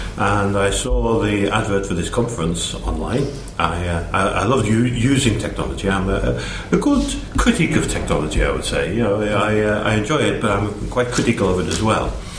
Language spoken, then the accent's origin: English; Washington, North East England, United Kingdom; moved away as an adult; also born or lived in Wales; I come from Washington and County Durham, as it used to be called. It's now part of Tyler Wear. I grew up there, got a degree and graduate PhD in science, went off to Wales for what turned out to be 25 years